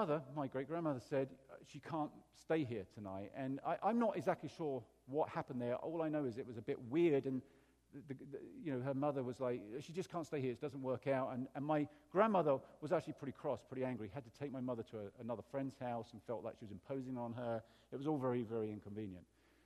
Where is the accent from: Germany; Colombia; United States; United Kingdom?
United Kingdom; England; And, you know, I come from England.